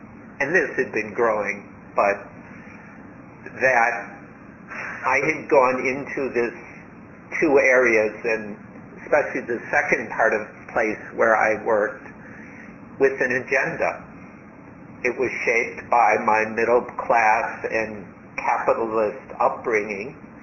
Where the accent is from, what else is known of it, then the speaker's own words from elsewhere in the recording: United States; And some of that made perfect sense because I grew up in America.